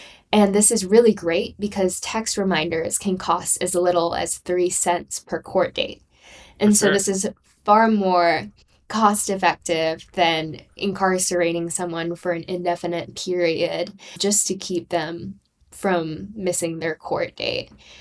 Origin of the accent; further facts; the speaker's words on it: Tulsa, Oklahoma, United States; this narrative from Tulsa County in Oklahoma, which is my hometown. And so it's always fun to kind of read about things that are happening back home.